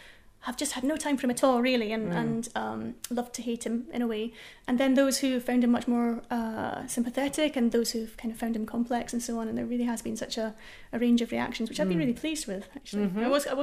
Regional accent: Edinburgh, Scotland, United Kingdom; So I'm from Edinburgh

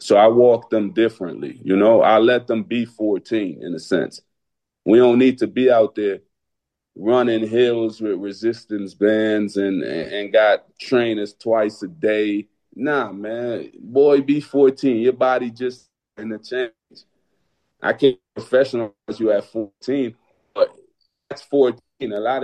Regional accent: Brooklyn, New York, United States; I'm from Brooklyn, so that I was involved in a lot of stuff that was not basketball related.

